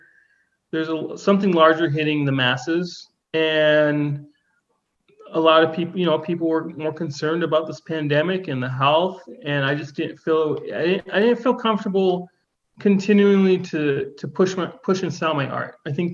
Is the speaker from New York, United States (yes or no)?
no; San Francisco, California, United States; moved away as an adult; also born or lived in Arizona; I was born in San Francisco, moved to Arizona after high school when I was 18. But then in 2002, I had a personal thing happen, and I moved back to San Francisco to live with my brother.